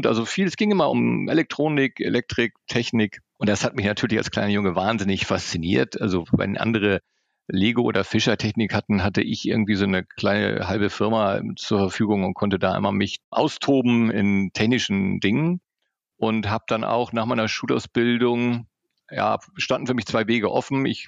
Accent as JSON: {"language": "German", "town": "Pinneberg", "region": "Schleswig-Holstein", "country": "Germany", "tie": "born or raised there", "said": "Ja, geboren bin ich in Pinneberg, Vorort von Hamburg. Habe da meine Jugend verbracht"}